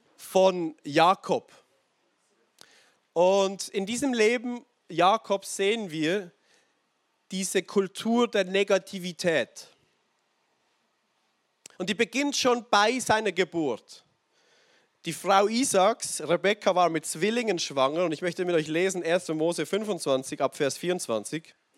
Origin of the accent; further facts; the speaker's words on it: Switzerland; Also bei uns in der Schweiz gibt es so ein Sprichwort